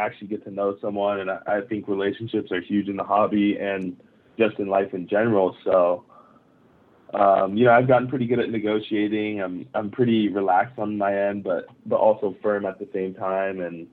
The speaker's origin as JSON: {"language": "English", "country": "Japan", "tie": "born or raised there", "said": "I grew up in Japan."}